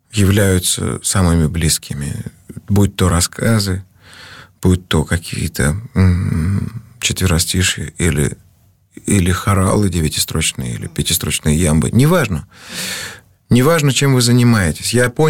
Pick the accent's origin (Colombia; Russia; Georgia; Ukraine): Georgia; Abkhazia; я всегда с огромным удовольствием и честью говорю о том, что я из Абхазии.